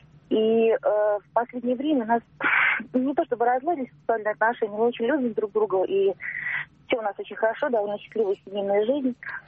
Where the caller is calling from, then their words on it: Moscow, Russia; Мне 50 лет, я звоню из Москвы.